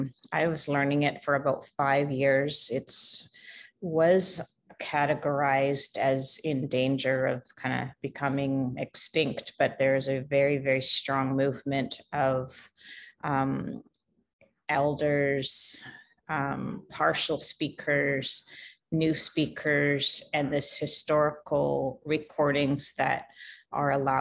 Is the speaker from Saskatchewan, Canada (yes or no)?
no; British Columbia, Canada; The community is Heshkwit Nation. It's the west coast of Vancouver Island on Canada. Kind of one of the most western points. And the community that I come from is very small, very remote.